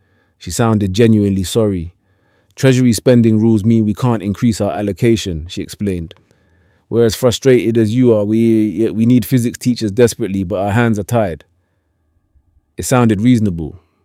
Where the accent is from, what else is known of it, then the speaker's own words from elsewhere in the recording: Reddish, North West England, United Kingdom; I grew up in Reddish, with my dad driving the 192 bus route and my mum helping kids with their reading at the local primary.